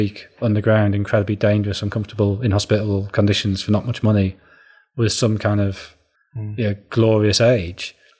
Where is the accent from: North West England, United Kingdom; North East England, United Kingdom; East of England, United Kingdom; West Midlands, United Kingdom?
North East England, United Kingdom; Sunderland; I mean, I grew up in Sunderland, so the nearest pit to me had closed in the 60s.